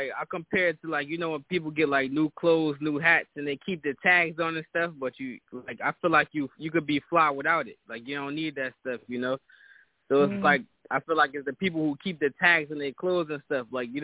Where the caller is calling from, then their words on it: New Jersey, United States; I'm calling from North Brick City, Jersey.